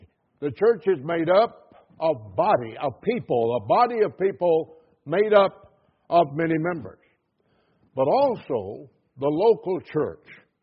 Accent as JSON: {"language": "English", "town": "Rosenberg", "region": "Texas", "country": "United States", "tie": "born there", "said": "I was born in Rosenberg, Texas"}